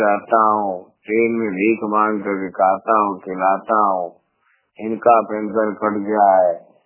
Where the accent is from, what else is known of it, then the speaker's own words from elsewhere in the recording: Varanasi, Uttar Pradesh, India; हम बनारस के रहने वाला हूँ।